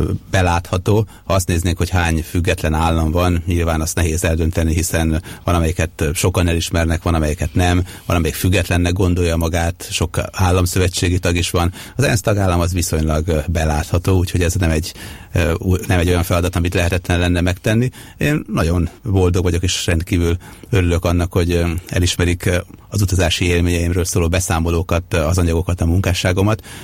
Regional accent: Sopron, Győr-Moson-Sopron, Hungary; born there; Én Sopronba születtem, olyan helyen, ahol igazából még decemberben a banánért meg a narancsért sorba kellett állni, ha egyáltalán volt

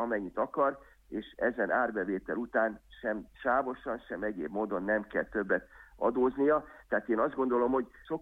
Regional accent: Hungary; olyan, aki mi, mint magyarok, mindig meg tudjuk kerülni a lehetséges falat, mindig megtaláljuk a kiskapukat

